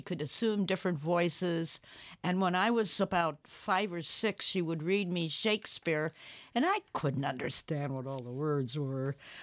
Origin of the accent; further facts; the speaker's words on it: Chicago, Illinois, United States; born there; No, I didn't. I was born in Chicago.